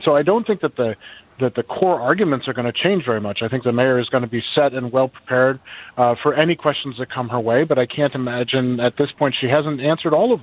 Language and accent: English; Fairfax, Virginia, United States; born there; now in Washington, United States; but I've been here off and on since 1991, even though I was born in Fairfax a significant number of years before that.